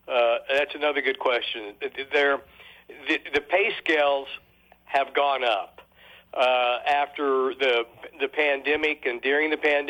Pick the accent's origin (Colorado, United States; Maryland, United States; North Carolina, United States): Colorado, United States; moved away; also born or lived in Texas / Florida; I'm actually from Colorado, and then moved to Texas. And then I was with another company, and we went to Florida.